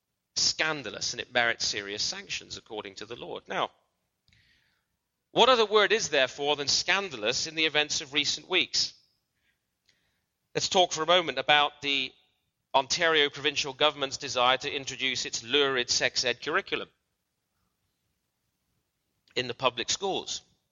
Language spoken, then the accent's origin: English; United Kingdom; now in Toronto, Canada; well, I'm British, but I'm an honorary Canadian. Okay, well, I've lived here 11 years.